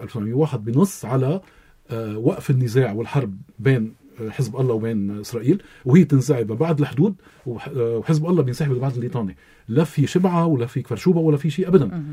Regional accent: Lebanon

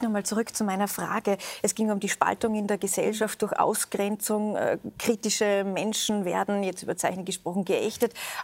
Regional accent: Austria; Auch bei uns in Österreich hat die Politik verabsäumt, vor allem im letzten Herbst, Pflegeheime zu schützen.

